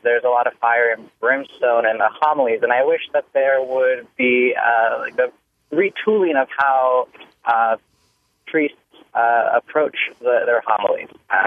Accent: Florida, United States; now in Vermont, United States; I come from South Florida. I'm 28. I grew up in the church. My parents were Catholic, and I was very grateful for that upbringing. Coming to Vermont, I shopped around.

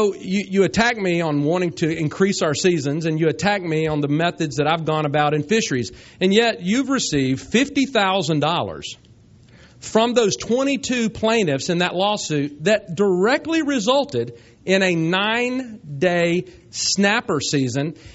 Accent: Panama City, Florida, United States; growing up in Panama City, I have fished for the red snapper my whole life.

